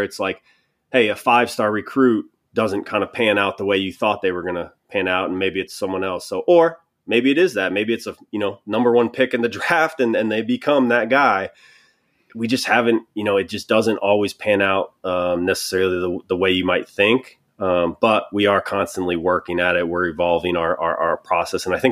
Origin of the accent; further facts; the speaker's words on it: Denver, Colorado, United States; I had a guy I grew up with in Denver, Colorado, one of my best friends.